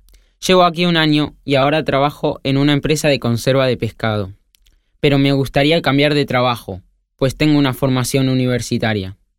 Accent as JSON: {"language": "Spanish", "country": "Argentina", "moved": "yes", "lives_now": "Spain", "said": "Ahora somos los argentinos los que emigramos."}